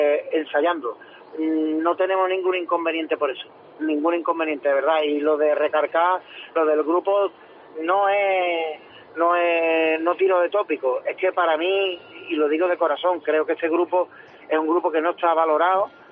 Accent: Cádiz, Andalusia, Spain; Para mí mi tierra es algo fundamental, es algo imprescindible. No podría vivir sin mi tierra y sin el gaditanismo que me rodea.

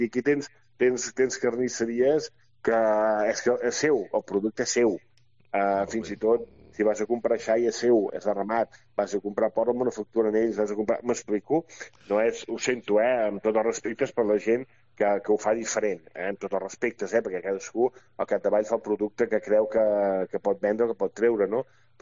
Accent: Arbúcies, Catalonia, Spain; perquè som una vall del Montseny, una vall

